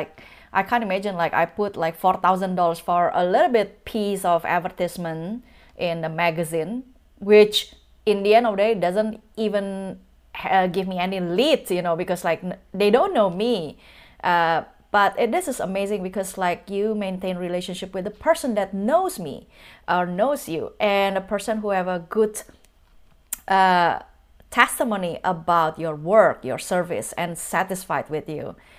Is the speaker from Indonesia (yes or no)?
yes; Indonesia; also born or lived in Singapore; now in United States; Yeah, so I'm originally Indonesian. I live in Singapore for 15 years.